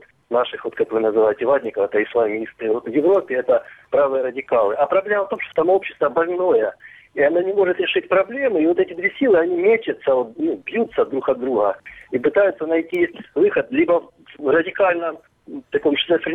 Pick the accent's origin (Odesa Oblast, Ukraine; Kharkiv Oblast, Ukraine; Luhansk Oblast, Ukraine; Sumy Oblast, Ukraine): Luhansk Oblast, Ukraine; вот, я из Луганской области.